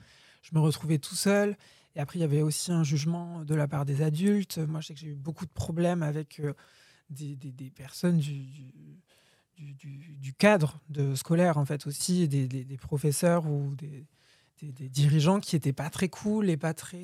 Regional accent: Boudy-de-Beauregard, Nouvelle-Aquitaine, France; j'ai 21 ans et je suis née dans le Lot-et-Garonne, à Boudy de Beauregard. Du coup, j'ai grandi là-bas, j'ai fait toute ma vie là-bas, mon adolescence, et après, je suis partie à Bordeaux

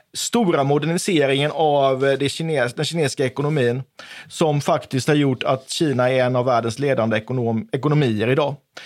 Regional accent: Oskarshamn, Kalmar County, Sweden; jag är uppvuxen i Oskarshamn. Inte ganska nära, men ett par mil ifrån kärnkraftverket Simpvarp.

